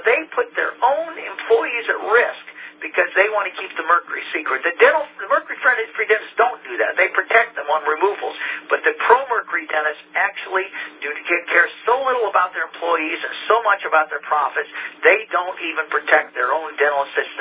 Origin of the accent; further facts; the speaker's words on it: Ohio, United States; I grew up in Ohio, and then there was a point nobody could swim in Lake Erie because it was so polluted.